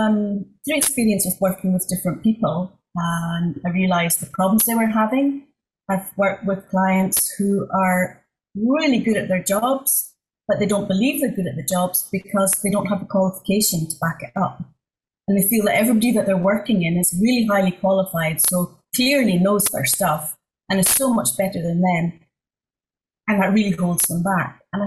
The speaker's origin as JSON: {"language": "English", "region": "Scotland", "country": "United Kingdom", "moved": "yes", "lives_now": "Netherlands", "said": "I am Scottish, and I've been living now in the Netherlands for 17 years, which is really hard to believe because we came here for two, and I'm still here."}